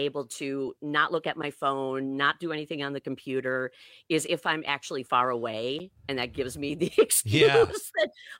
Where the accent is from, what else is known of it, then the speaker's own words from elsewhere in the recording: Wisconsin, United States; I grew up in Northeast Central Wisconsin, so I'm going to say my favorite lake is Shawano Lake.